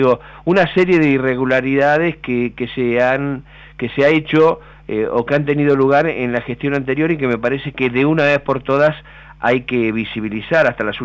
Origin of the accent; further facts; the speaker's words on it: Chubut, Argentina; Yo vengo de Chubut y me acuerdo que en Esquel y Entreverín el quirófano móvil todas las semanas